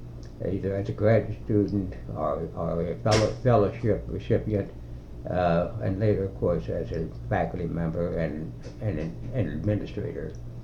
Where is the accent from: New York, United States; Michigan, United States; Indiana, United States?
Indiana, United States; Seymour; I grew up in Seymour in an old family home, very interesting background. Many of my family were very basically involved in the early histories of Jackson County and of Seymour, and I grew up with a very real sense of being a Hoosier.